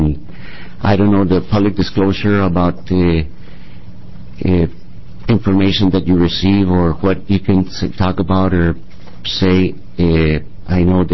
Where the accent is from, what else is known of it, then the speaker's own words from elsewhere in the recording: Bogota, Bogotá Capital District, Colombia; I'm originally from Bogota, Colombia